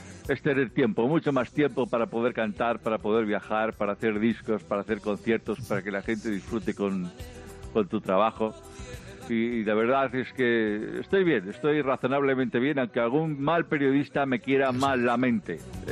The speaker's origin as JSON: {"language": "Spanish", "country": "Spain", "said": "que soy otro español universal."}